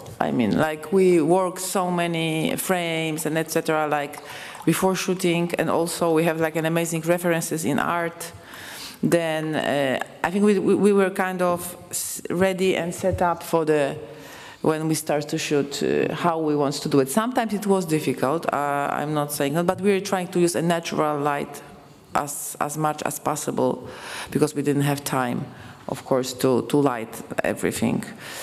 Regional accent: Poland; English is a second language; I'm from Poland, I'm European, I'm in desert, Australia.

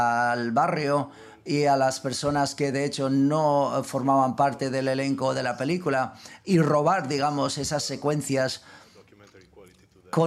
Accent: Romania; Yo soy rumano

